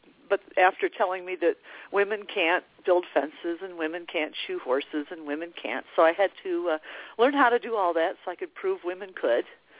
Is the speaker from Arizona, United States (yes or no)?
no; Michigan, United States; moved away as an adult; now in Wyoming, United States; I grew up in a small city, large town, and they didn't allow horses in the city limits.